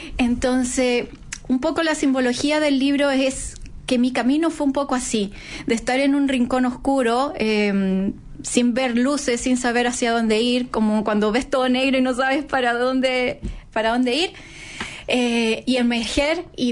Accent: Chile; Yo soy una autora chilena independiente, autopublicada.

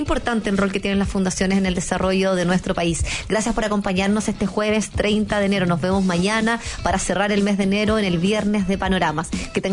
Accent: Chile; los beneficiados, que son los ciudadanos, que somos todos los chilenos

